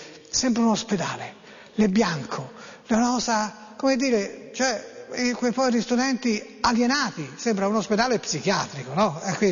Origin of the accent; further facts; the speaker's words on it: Florence, Tuscany, Italy; io sono di Firenze, parlo di Firenze